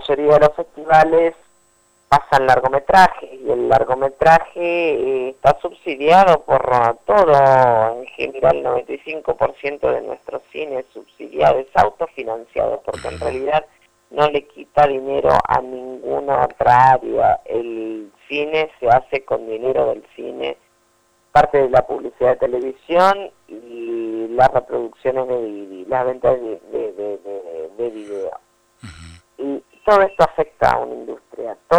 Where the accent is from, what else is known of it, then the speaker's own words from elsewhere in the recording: Mendoza, Argentina; also born or lived in New York / Los Angeles; now in Buenos Aires, Argentina; Me considero mendocina porque me crié gran parte de mi infancia ya, pero bueno, ya llevo más tiempo también acá en Buenos Aires.